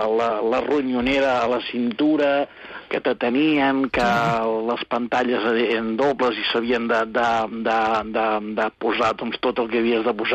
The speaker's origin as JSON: {"language": "Catalan", "town": "Badalona", "region": "Catalonia", "country": "Spain", "tie": "born or raised there", "said": "la meva benzinera d'infància d'aquí de Badalona, que la tinc aquí al meu barri, molt a prop de casa meva."}